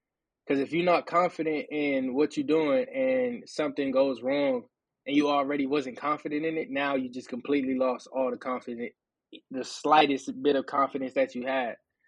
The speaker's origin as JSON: {"language": "English", "town": "Fresno", "region": "California", "country": "United States", "said": "And then I'm from Fresno, so that's a 3-hour drive to come up here without even talking to anybody."}